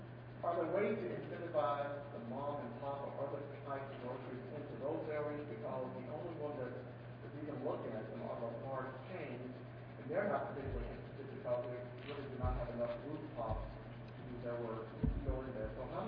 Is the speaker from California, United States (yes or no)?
no; Texas, United States; Yes, I'm from Texas, where urban sprawl has taken a big impact out in the suburbs, and gentrification has taken place in the city.